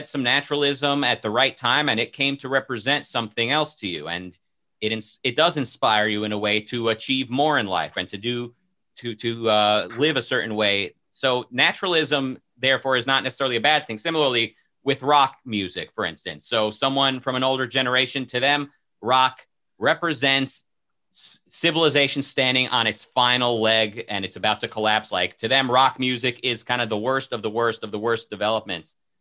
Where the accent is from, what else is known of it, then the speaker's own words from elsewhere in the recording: Israel; growing up in Israel in a very religious bubble